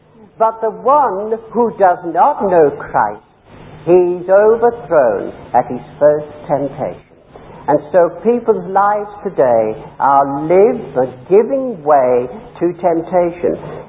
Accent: England, United Kingdom; You know, I came from England. Do you know that? Did you know that? Does my speech betray me?

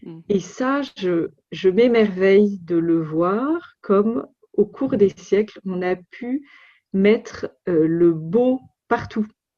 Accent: France; alors, donc je suis française, j'habite près de Paris et aussi près de Versailles.

